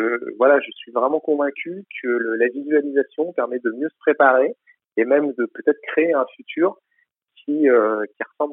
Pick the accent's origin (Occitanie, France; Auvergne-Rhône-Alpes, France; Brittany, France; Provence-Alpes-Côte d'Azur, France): Auvergne-Rhône-Alpes, France; Aix-les-Bains; now in Paris, France; je suis originaire d'Aix-les-Bains, je vis à Paris depuis une vingtaine d'années